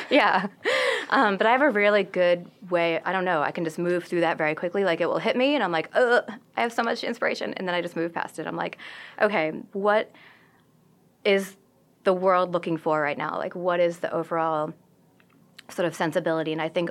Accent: East Coast, United States; also born or lived in New York / Dallas; growing up on the East Coast, living in New York for 12 years, then living in Dallas for 6 and coming here

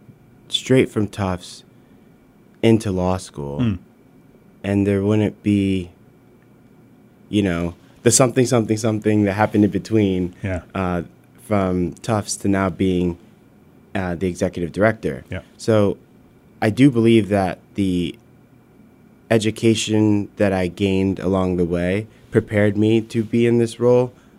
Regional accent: Pittsfield, Massachusetts, United States; Well, proudly born and raised in Pittsfield. I'm the eldest of four.

